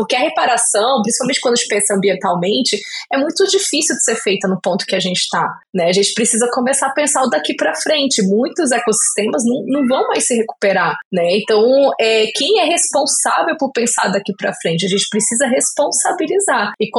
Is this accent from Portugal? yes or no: no; Brasília, Federal District, Brazil; eu sou de Brasília, então aqui em Brasília tudo vira assim, tudo tem um cheiro de política, né?